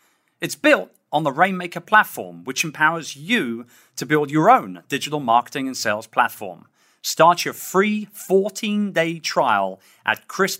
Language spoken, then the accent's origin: English; London, United Kingdom; It's going to be taking place on May 7 in my hometown of London in the United Kingdom.